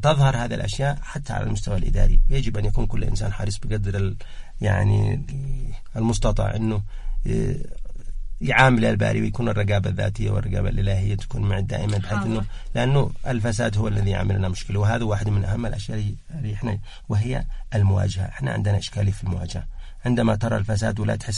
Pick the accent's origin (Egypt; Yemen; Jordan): Yemen; Sanaa; يعني عندنا في صنعاء